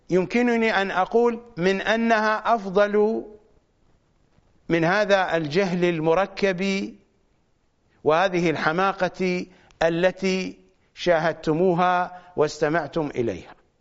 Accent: Iraq; accent: Iraqi; هسه أنا قدمت لكم درزا بلهجتنا العراقية

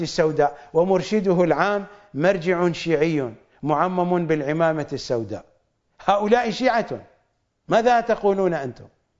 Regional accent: Iraq; accent: Iraqi; سباريت في لهجتنا العراقية الشعبية يعني سرابيت

